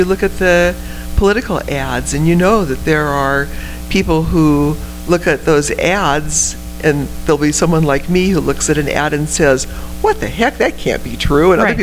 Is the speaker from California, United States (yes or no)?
yes; California, United States; You know, I grew up in California in a little town where it's all sort of college educated. It's a bedroom community for people that work in the city or Oakland.